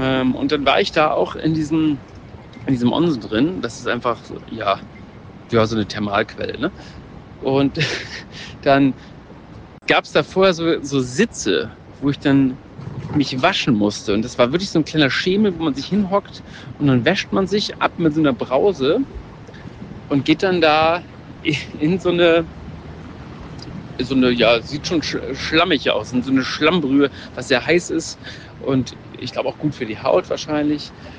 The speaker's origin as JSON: {"language": "German", "country": "Germany", "said": "meinte, ja, ich bin Deutscher, habe ich dann gesagt."}